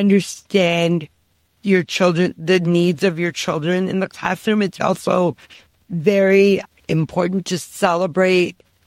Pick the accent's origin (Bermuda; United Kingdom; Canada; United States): Canada; Toronto, Ontario; as Tim said. I am from Toronto, Ontario, in Canada.